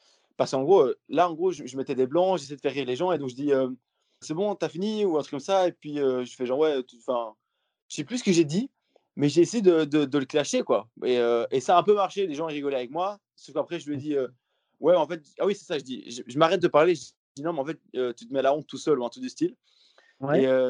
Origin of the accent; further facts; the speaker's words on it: Belgium; je dis ouais, je suis belge en fait, tu vois.